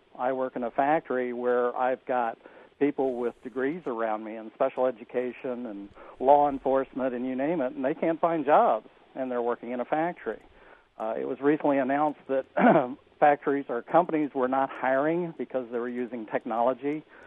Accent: Danville, United States; I was born and raised in Danville, which is an old industrial, heavy industrial mining town for generations.

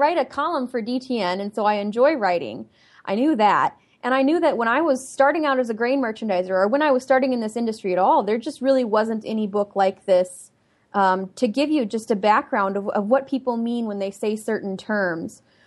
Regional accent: South Dakota, United States; Well, I grew up in South Dakota on a cattle farm and small grain farm, and I still rent land there, and I'm active with the livestock operation up there.

